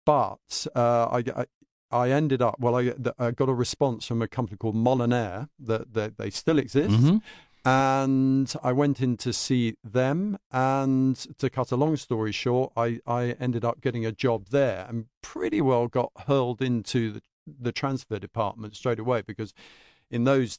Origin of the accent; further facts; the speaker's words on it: London, United Kingdom; Well, I mean, yes, I was born in London, born in Pimlico. I'm very proud of that. And we ended up in Fulham. So, yes, I'm a born and bred Londoner.